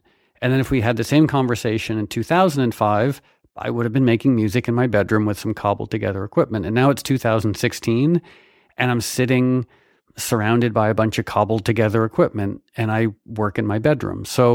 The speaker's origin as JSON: {"language": "English", "region": "Connecticut", "country": "United States", "tie": "born or raised there", "said": "I mean, I guess maybe there's something to do with like the legacy of growing up in New England. You know, I grew up in Connecticut"}